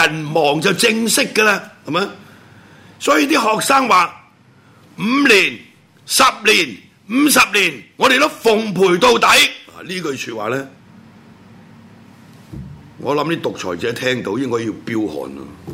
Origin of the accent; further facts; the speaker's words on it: Hong Kong; 我们香港人就跟你一起陪